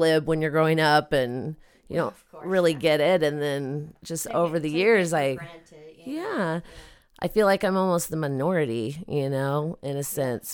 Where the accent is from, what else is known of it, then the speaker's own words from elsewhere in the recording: Wichita, Kansas, United States; So I grew up in Wichita. You know, my parents have been married for 52 years.